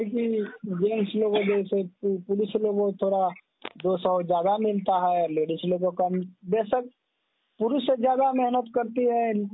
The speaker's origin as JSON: {"language": "Hindi", "region": "Bihar", "country": "India", "moved": "yes", "lives_now": "Gurgaon, India", "said": "मैं तो सर बिहार का रहने वाला हूँ"}